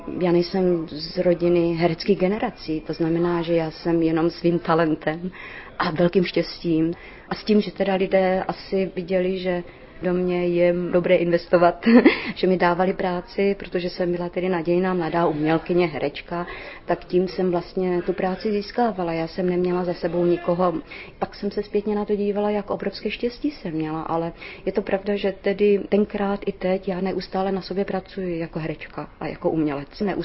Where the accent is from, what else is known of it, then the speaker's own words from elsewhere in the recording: Moravia, Czechia; protože jsem z Moravy, tak já miluju lidové písničky